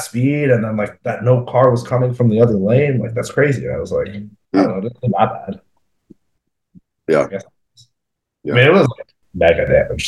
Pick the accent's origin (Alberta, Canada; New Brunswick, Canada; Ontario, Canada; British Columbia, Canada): Ontario, Canada; Toronto; Like we're from Toronto